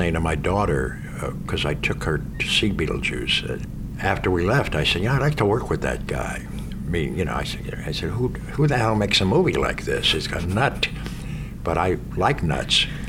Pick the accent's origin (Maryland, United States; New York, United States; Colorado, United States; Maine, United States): New York, United States; I come from New York, and all the Irish guys I go up would talk like this.